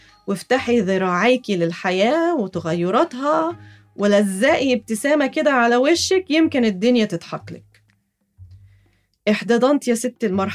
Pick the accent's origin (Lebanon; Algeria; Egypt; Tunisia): Egypt; وأنا كمصرية أصيلة ما عملتش حساب المستقبل إطلاقاً